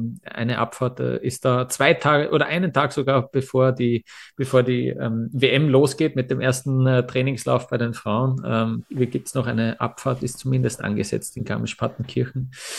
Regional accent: Austria; also für mich als Österreicher vielleicht besonders

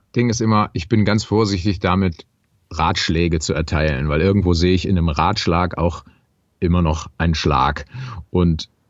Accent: Düsseldorf, North Rhine-Westphalia, Germany; ich fühle mich ja als Rheinländer, weil ich da groß geworden bin in Düsseldorf.

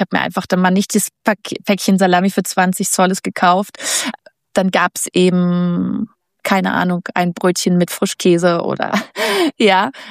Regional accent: Berlin, Germany; ich komme ja aus Berlin

